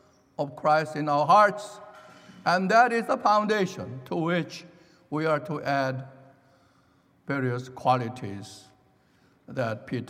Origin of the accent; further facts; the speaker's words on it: South Korea; I recall, as I grew up in South Korea